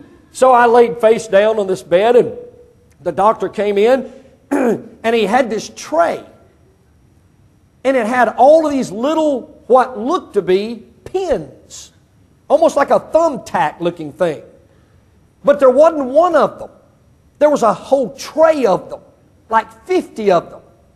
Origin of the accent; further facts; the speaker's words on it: Mississippi, United States; moved away as an adult; Because I was born and raised in Mississippi, never had any allergies, lived out here for 20 years